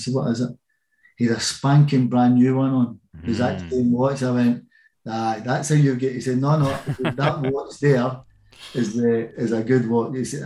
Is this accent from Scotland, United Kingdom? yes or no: yes; Glasgow, Scotland, United Kingdom; bear in mind, I'm from Glasgow. We don't give anything away for free.